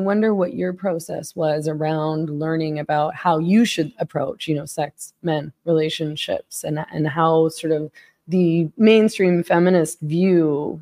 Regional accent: Vancouver, British Columbia, Canada; I'm from Vancouver, and Vancouver, it like BC, the province that Vancouver is in, is such a beautiful province.

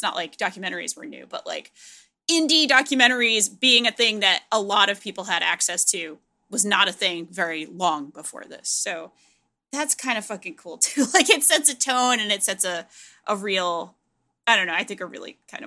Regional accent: Providence, Rhode Island, United States; Like where I grew up in Providence, Rhode Island, which is like a very small city, but it's at least a city.

